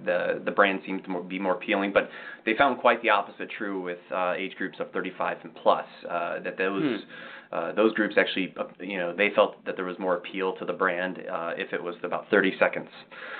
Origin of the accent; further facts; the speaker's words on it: Chicago, Illinois, United States; we're from Chicago, so I think we're a little bit, you know, stick our nose up in the air when it comes to quality of pizza.